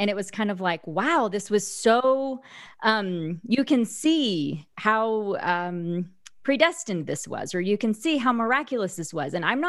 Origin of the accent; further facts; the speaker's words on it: Bible Belt, United States; now in Texas, United States; I grew up in the Bible Belt. I live in Texas now.